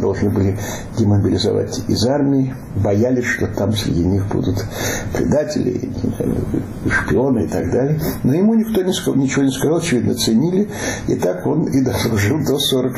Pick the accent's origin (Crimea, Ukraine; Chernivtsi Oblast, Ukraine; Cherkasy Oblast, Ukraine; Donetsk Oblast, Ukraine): Chernivtsi Oblast, Ukraine; Chernivtsi; Я рос в Черновицах, да.